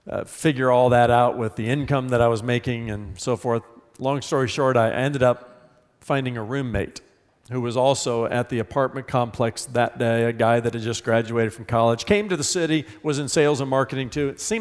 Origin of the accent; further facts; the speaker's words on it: Indiana, United States; I was from the Midwest. I was from Indiana.